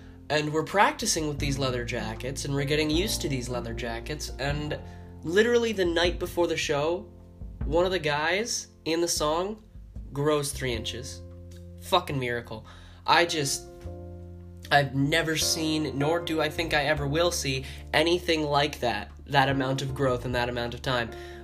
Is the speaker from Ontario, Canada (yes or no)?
yes; Simcoe, Ontario, Canada; performed on stage at a small little theater in my hometown of Simcoe.